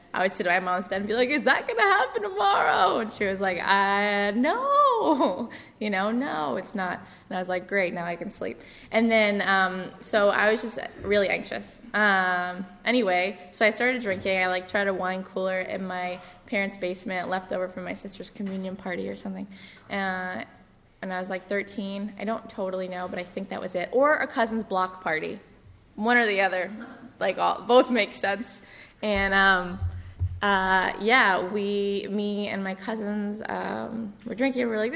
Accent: Long Island, New York, United States; Before that, I grew up on Long Island. I'm from a really big family. I have 7 siblings.

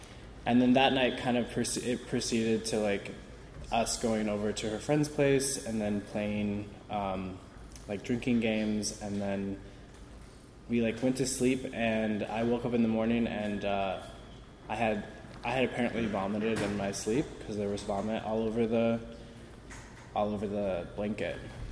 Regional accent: Fort Wayne, Indiana, United States; So anyways, I grew up in Fort Wayne, Indiana, and I was always that kid that was looking for a way to fit

